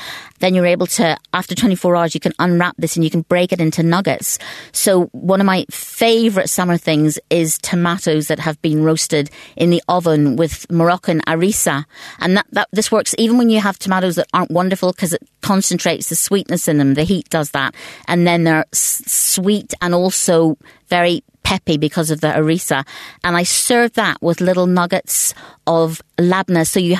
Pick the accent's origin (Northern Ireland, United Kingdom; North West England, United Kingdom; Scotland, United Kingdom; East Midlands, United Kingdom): Northern Ireland, United Kingdom; born or raised there; moved away as an adult; now in London, United Kingdom